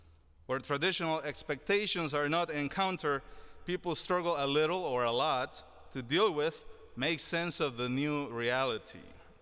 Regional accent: Panama; also born or lived in Chile; now in United States; "I was born in Chile, raised in Panama, and now have lived in the United States longer than I ever lived in Chile or Panama."

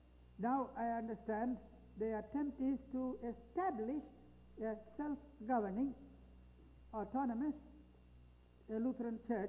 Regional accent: India; I am an Indian bishop, the head of my church.

